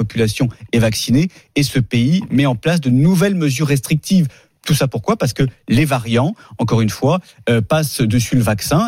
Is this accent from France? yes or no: yes; France; Moi, je suis un Français attaché, je dirais, à l'esprit et à notre histoire.